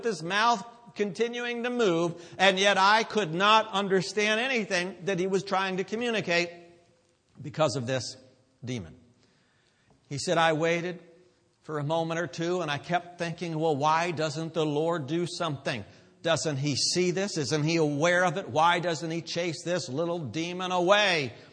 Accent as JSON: {"language": "English", "region": "Pennsylvania", "country": "United States", "accent": "Pennsylvania", "said": "You know, it was drawing, that's my wonderful Pennsylvania accent."}